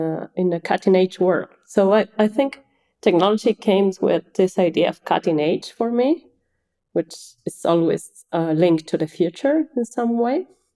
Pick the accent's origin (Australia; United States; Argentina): Argentina; I'm from Argentina, and I did the bachelor degree in Buenos Aires.